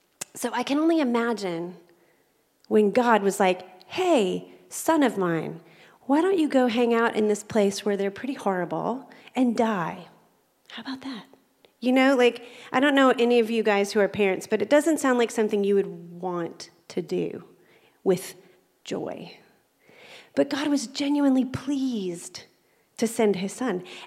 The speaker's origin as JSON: {"language": "English", "region": "Texas", "country": "United States", "said": "I'm from Texas. So if I say y'all, it means all of you."}